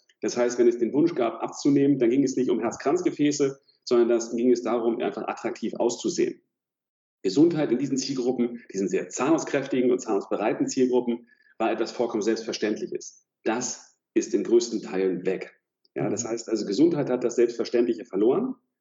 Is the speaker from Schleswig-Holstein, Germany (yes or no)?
yes; Fehmarn, Schleswig-Holstein, Germany; born there; Ich bin auf der Ostseeinsel Fehmarn geboren worden.